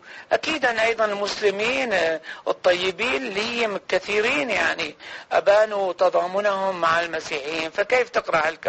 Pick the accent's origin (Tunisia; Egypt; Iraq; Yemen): Iraq; نحن عراقيين يعني،